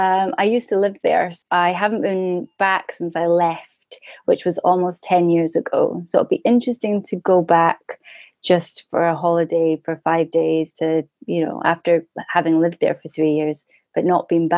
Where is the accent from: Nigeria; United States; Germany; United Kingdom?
United Kingdom; Glasgow, Scotland; I'm from Glasgow in Scotland, all the way from Bonnie Scotland.